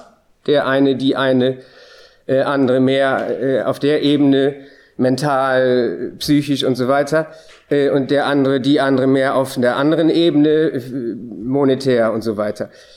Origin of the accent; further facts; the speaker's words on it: Lower Saxony, Germany; ich komme zufälligerweise ganz aus der Nähe von Emden. Und wenn Emden dicht macht, dann macht Ostfriesland dicht.